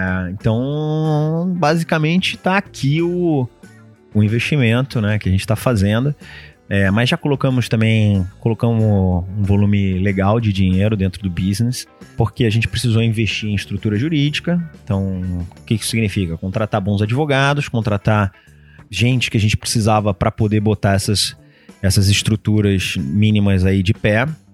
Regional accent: Rio de Janeiro, Brazil; quando eu era moleque, lá no Rio ainda, no prédio da minha avó

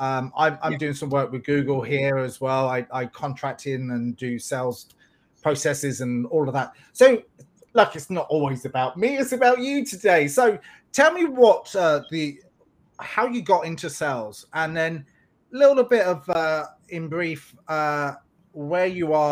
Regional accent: England, United Kingdom; now in Ireland; I live in Ireland, but I'm English.

